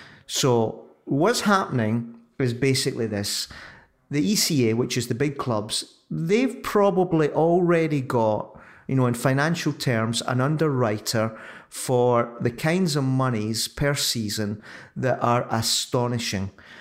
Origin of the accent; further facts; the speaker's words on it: Scotland, United Kingdom; Well, as a Scotsman, I'm going to come back at you on that one, which is unsurprising.